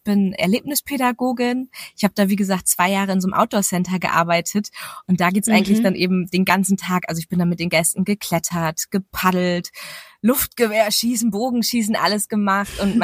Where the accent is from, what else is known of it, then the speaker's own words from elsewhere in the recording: Northern Germany, Germany; Also ich komme halt aus Norddeutschland.